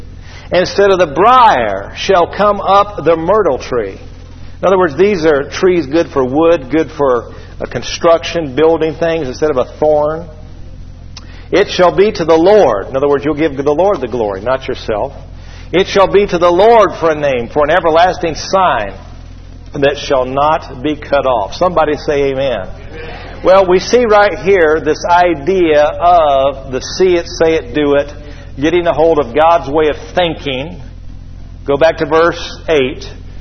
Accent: Georgia, United States; I said, well, you know, you have to pardon me. I'm from Georgia. I said, how can it be both wicked and good?

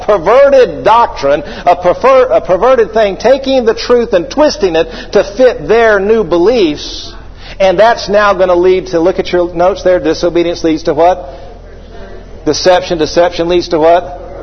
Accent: Atlanta, Georgia, United States; I grew up in the Atlanta area.

